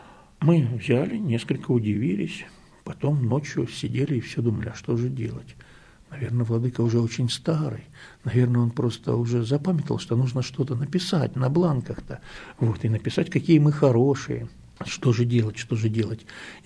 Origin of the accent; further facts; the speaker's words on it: Almaty, Kazakhstan; мы вот из Алматы приехали поступать